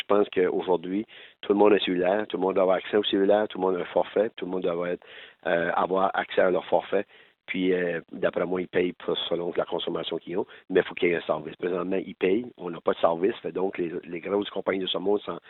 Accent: New Brunswick, Canada; chez nous au Brunswick

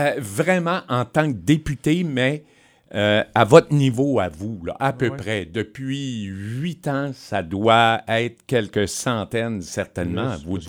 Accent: Quebec, Canada; moi, je suis gaspésien d'origine.

